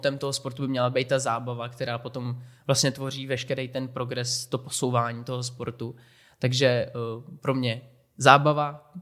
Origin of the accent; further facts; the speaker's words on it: Špindlerův Mlýn, Hradec Králové Region, Czechia; Jako dětství ve Špindlu bylo úplně fakt jak z nějakého filmu, to bylo jako super.